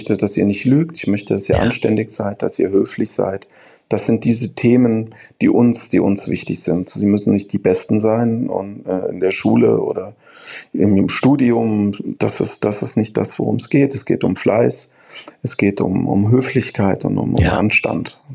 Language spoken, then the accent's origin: German; Frankfurt, Hesse, Germany; also born or lived in Heidelberg; Ich bin in Heidelberg zwar geboren, aber sofort nach Frankfurt Wir haben in Frankfurt gewohnt.